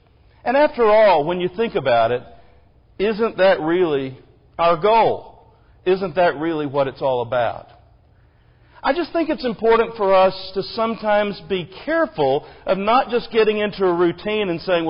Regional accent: Texas, United States; now in Tennessee, United States; I grew up in the Churches of Christ in Texas, and Vacation Bible School has been around for a long time, not just here in Tennessee, but I guess all over the country.

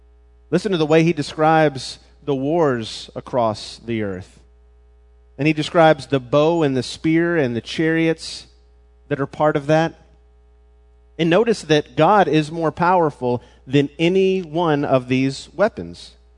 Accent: Memphis, Tennessee, United States; Growing up in Memphis, being on the New Madrid fault line, there was someone who predicted there was going to be an earthquake.

